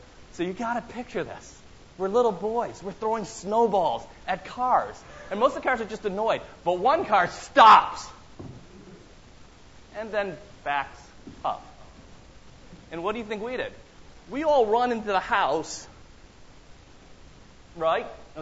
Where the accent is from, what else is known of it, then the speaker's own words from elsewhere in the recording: New York, United States; And I grew up in Western New York. And if you've ever been to Western New York during the winter, that means a lot of snow.